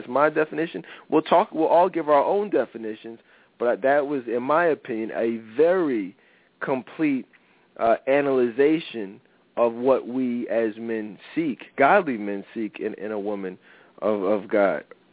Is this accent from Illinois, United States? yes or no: no; Philadelphia, Pennsylvania, United States; And obviously you guys know I'm from Philly.